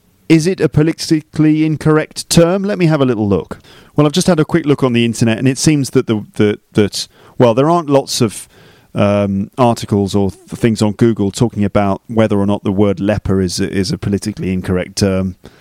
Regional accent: England, United Kingdom; also born or lived in London; now in Paris, France; I live in Paris. I used to live in London. I'm from the UK, born and bred in England, and I've been living in Paris for the last 2 years now

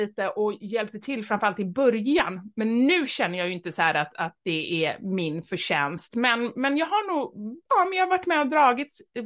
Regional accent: Gothenburg, Västra Götaland County, Sweden; Jag är uppvuxen i Kortedala, en förort. Jag skulle säga gangsterförort. Ja, Göteborg, precis.

